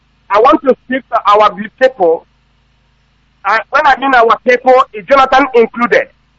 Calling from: Nigeria; Director, sir, I'm calling from Biafra land.

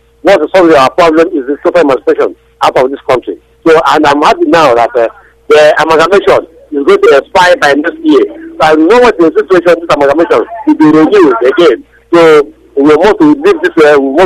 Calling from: Nigeria; I'm calling from Nigeria.

